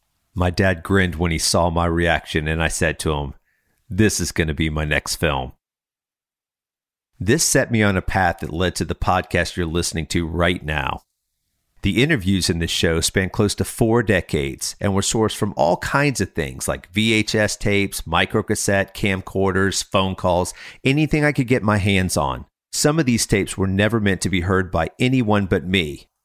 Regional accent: Atlanta, Georgia, United States; This one was based in my hometown of Atlanta, Georgia.

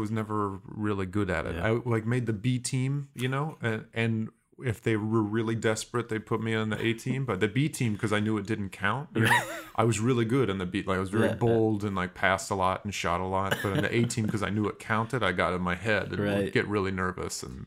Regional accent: Mishawaka, Indiana, United States; also born or lived in Fontana, United States / San Diego, United States; I was born in Fontana, California, and immediately moved to San Diego, lived there till I was seven, but was raised in a small town in Indiana called Mishawaka

